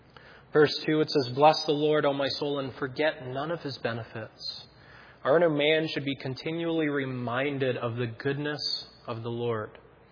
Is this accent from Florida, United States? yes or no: no; New Hampshire, United States; growing up in New Hampshire, we lived in a neighborhood that was very much like growing up, I would say, in the 50s. Everybody knew each other. It was a small neighborhood.